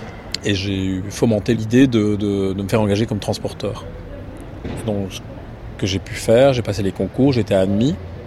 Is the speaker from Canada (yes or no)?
no; Belgium; Alors en fait, donc moi je suis belge